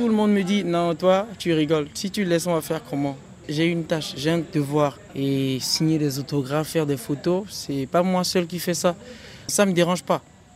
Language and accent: French; Benin; par exemple chez moi au Bénin